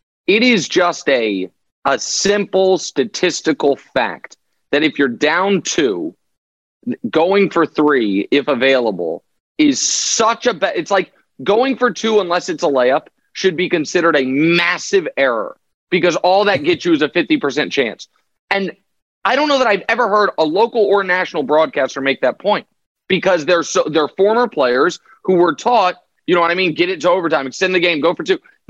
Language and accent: English; Kansas City, Missouri, United States; Yeah, that's right. My hometown.